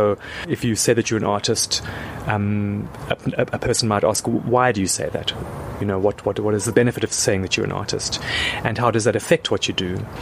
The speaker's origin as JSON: {"language": "English", "town": "Pinelands", "region": "Western Cape", "country": "South Africa", "tie": "born or raised there", "said": "I grew up in Pinelands, and Pinelands was a hellhole in the late 70s and early 80s."}